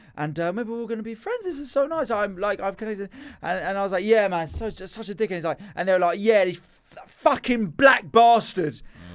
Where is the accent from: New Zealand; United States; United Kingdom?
United Kingdom; London; I grew up in London